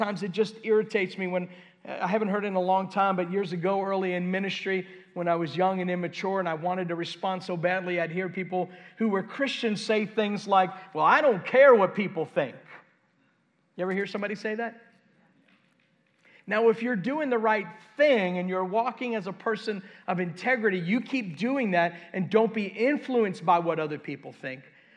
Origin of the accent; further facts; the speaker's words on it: New York, United States; you just laid on the horn because I'm from New York.